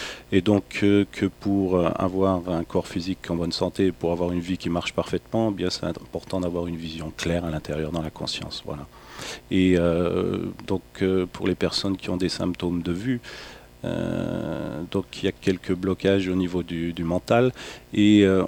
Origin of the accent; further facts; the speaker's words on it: France; now in Dresden, Germany; je suis français, mais comme je te l'ai dit tout à l'heure avant l'antenne, j'habite en ex-Allemagne de l'Est, à Dresde depuis 1991, à part un court passage en France, près d'Angers, avec des amis musiciens en 2003-2004.